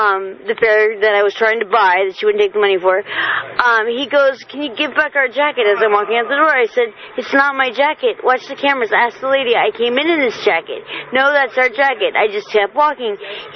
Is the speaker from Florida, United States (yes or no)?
no; Santa Barbara, California, United States; now in Santa Cruz, United States; 10 years. I'm from Santa Barbara.